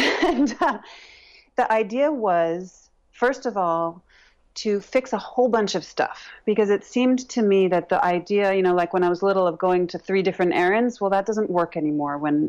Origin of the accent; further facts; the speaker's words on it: Brooklyn, New York, United States; When I grew up, I live in New York, and I grew up in Brooklyn, and when I was little, I used to go down to 7th Avenue with my mother.